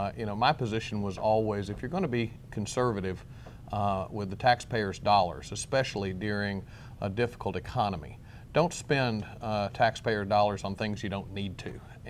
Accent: Arkansas, United States; I've made no secret about the idea that I was born in Arkansas. I've lived in Arkansas all my life.

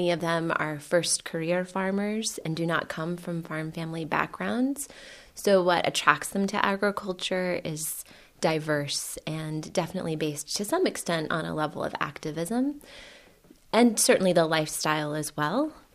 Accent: Oklahoma, United States; for me, growing up in Oklahoma, it's definitely a place where many of my peers couldn't wait to get out

